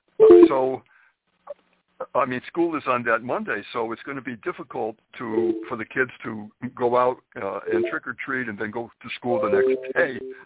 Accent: Springfield, Massachusetts, United States; And you know, I'm from New England. I'm from Springfield, Massachusetts.

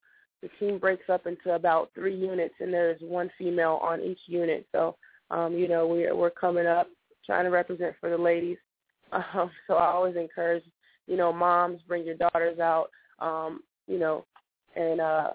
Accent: Colorado Springs, Colorado, United States; You know, I'm from Colorado Springs, which is, you know, a fairly small place, you know

